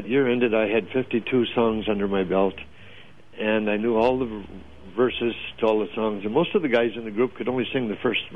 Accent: Minnesota, United States; I grew up in Minnesota, and in the wintertime in Minnesota, you don't have much to do at night.

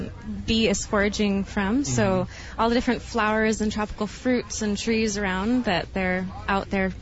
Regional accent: Hilo, Hawaii, United States; I'm from Hilo, the Big Island, yeah.

